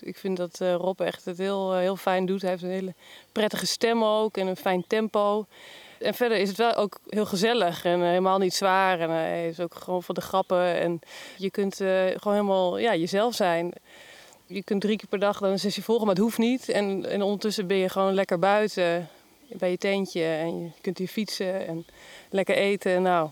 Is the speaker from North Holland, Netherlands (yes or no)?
no; Groningen, Netherlands; ik kom uit Groningen.